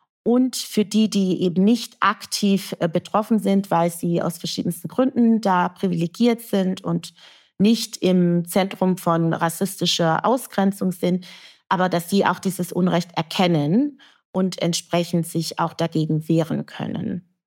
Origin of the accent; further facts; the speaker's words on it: Baden-Württemberg, Germany; Also ich komme aus dem Schwäbischen, wie ich schon gesagt habe